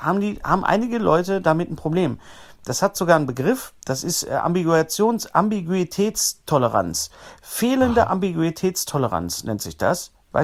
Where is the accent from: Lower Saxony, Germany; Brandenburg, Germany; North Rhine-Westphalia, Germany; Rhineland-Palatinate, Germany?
North Rhine-Westphalia, Germany; Bochum; born there; der Westfale, zu denen ich mich ja mehr zähle, ich bin ja gebürtiger Bochumer, meine Eltern waren Hessen, aber ich bin vom Chakra her bin ich doch Westfale.